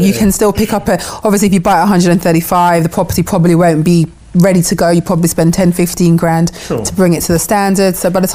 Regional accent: London, United Kingdom; now in Luton, United Kingdom; I'm from London. I'm born and bred in London

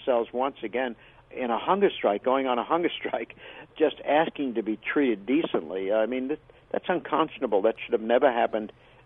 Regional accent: Ladysmith, Wisconsin, United States; born there; On July 4th, 1946, I was born in Ladysmith, Wisconsin, I'm proud to say.

